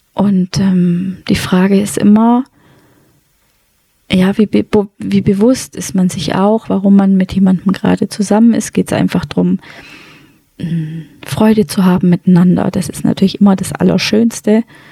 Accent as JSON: {"language": "German", "country": "Sri Lanka", "said": "Ich komme ja nicht aus Indien, sondern aus Sri Lanka"}